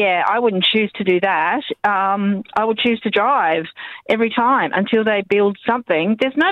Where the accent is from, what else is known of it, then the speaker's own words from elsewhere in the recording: Margate, Tasmania, Australia; I'm from Margate